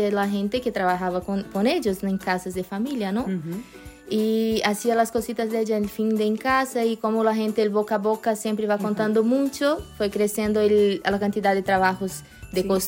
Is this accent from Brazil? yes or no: yes; Brazil; Spanish is a second language; moved away as an adult; now in Badajoz, Spain; soy brasileña, vivo aquí en España, en Casco Antiguo, ya hace 4 años.